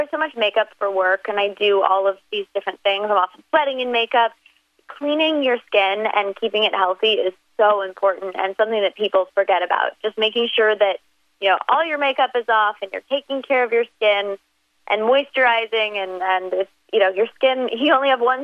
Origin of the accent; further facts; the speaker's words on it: Missouri, United States; I'm just happy to be talking to Missouri because that's my home state.